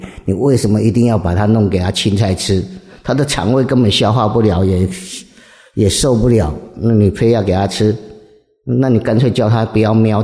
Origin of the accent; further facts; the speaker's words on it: Taiwan; 那我们台湾人是不是都是海岛长大的，从小其实就是闻惯了吃惯了